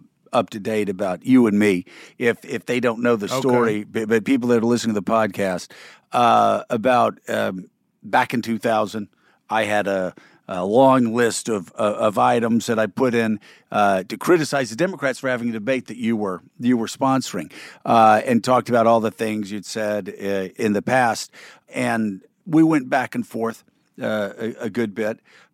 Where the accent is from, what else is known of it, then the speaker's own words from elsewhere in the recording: the South, United States; I loved the South. I was proud of growing up in the South.